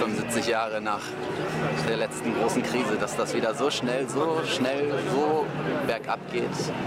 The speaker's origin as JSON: {"language": "German", "country": "Germany", "said": "Weil die wissen, ich bin Deutscher."}